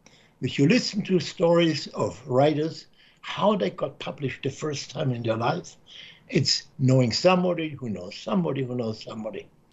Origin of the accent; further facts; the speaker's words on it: Munich, Bavaria, Germany; English is a second language; So I was born in the Second World War. I have some very dim memory of the Second World War in Munich. We got bombed.